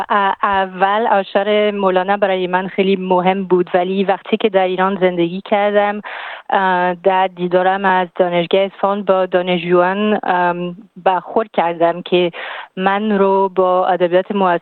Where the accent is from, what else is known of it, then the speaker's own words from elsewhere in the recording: France; Persian is a second language; تمام خانواده من فرانسوی هست، همسرم هم فرانسوی است، ولی بله زبان فارسی یک سال در پاریس یاد گرفتم و بعدا در ایران